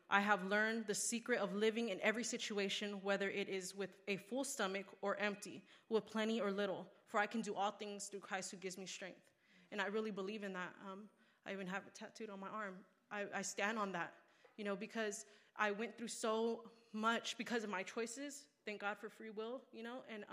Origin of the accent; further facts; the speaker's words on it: Riverside, California, United States; I'm from Riverside, California.